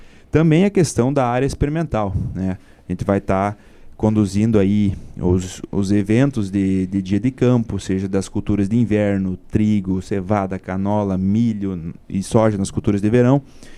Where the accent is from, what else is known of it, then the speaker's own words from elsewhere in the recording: Itapera, Brazil; eu sou natural de Itapera, cresci aqui no município.